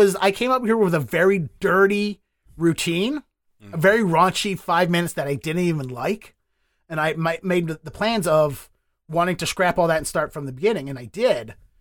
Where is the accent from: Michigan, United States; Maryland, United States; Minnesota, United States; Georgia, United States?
Maryland, United States; Baltimore; for me, who I come from Baltimore, I live amongst people of color.